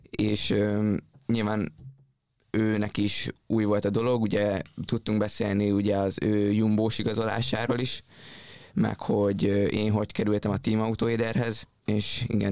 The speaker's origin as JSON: {"language": "Hungarian", "country": "Hungary"}